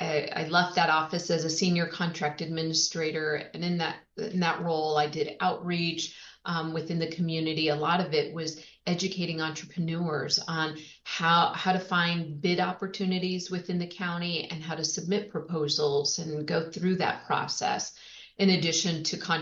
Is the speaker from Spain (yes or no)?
yes; Spain; Predominantly, I lived on military bases growing up in Spain, which is where I was born. My mother's from Spain.